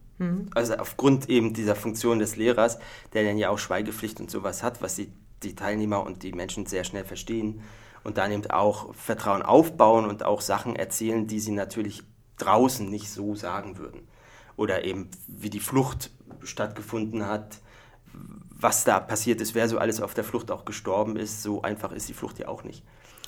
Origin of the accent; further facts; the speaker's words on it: Neubrandenburg, Mecklenburg-Vorpommern, Germany; Mecklenburg-Vorpommern hatte ziemlich viele davon. Also mein Heimatort, der nicht allzu groß war, der hatte sogar eine, Neubrandenburg.